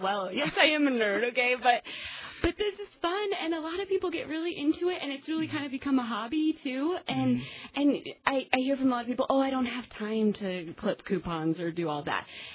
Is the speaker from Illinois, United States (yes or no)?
no; Sioux City, Iowa, United States; My first job was in my hometown of Sioux City, Iowa